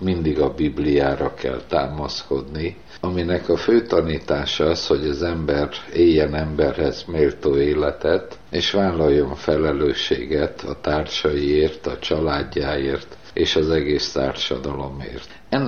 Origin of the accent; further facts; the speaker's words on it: Hungary; ember vagyok, keresztény vagyok, magyar vagyok